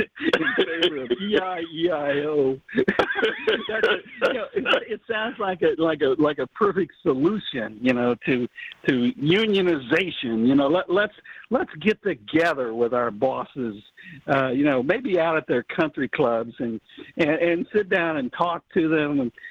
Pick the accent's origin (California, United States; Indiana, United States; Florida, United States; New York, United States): Indiana, United States; You know, I grew up in Indiana. I know Indiana.